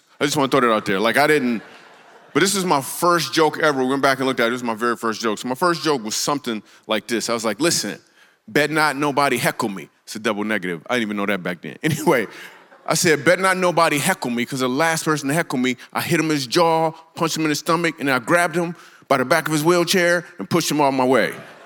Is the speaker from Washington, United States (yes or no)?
no; Grand Rapids, Michigan, United States; I grew up in Grand Rapids, Michigan. And the only place I can get on stage at that had an open mic was in Lansing, Michigan.